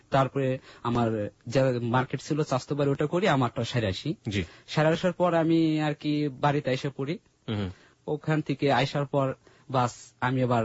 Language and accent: Bangla; Faridpur, Dhaka Division, Bangladesh; আমার বাড়ি ফরিদপুর